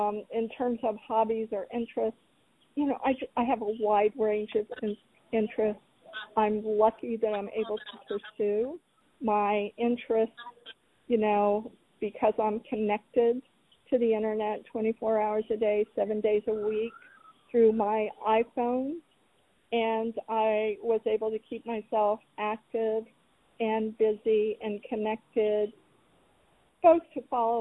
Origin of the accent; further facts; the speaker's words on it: Arlington, Virginia, United States; I'm from Arlington, Virginia. This is my home community.